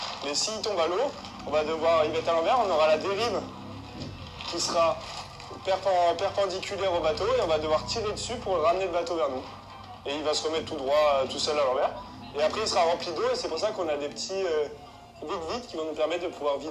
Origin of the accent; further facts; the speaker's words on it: Corsica, France; Normalement, je suis d'origine de Corse.